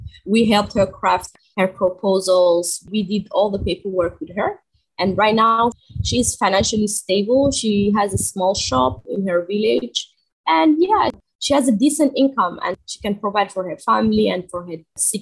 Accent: Djibouti; I hail from East Africa, Djibouti.

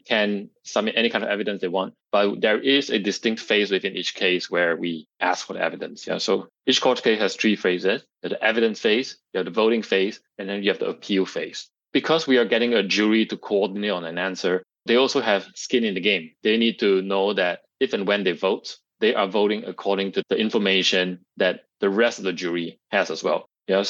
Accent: Singapore; born there; moved away as an adult; also born or lived in Delft, Netherlands / Utrecht, Netherlands / Amsterdam, Netherlands; I'm Singaporean. I was born in Singapore, but I actually lived in the Netherlands for 11 years. I went there to study, lived in Delft, lived in Utrecht and Amsterdam.

